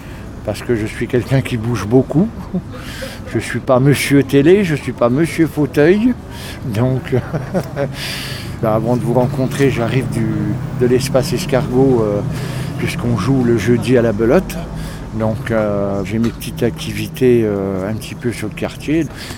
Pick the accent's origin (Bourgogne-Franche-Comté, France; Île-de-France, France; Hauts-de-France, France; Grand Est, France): Bourgogne-Franche-Comté, France; je suis enfant de la DAS, donc j'ai été sur une exploitation agricole dans la Nièvre, et donc pas sur une petite exploitation, donc sur une exploitation de 500 et quelques hectares.